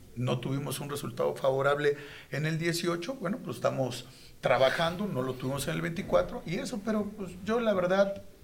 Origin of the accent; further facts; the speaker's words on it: Mexico; Antes de ser priistas, panistas o PRI, somos mexicanos.